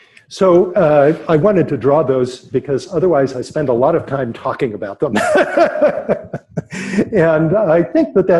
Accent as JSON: {"language": "English", "region": "New England", "country": "United States", "tie": "born or raised there", "said": "I grew up in New England. Went to school at the University of Maine."}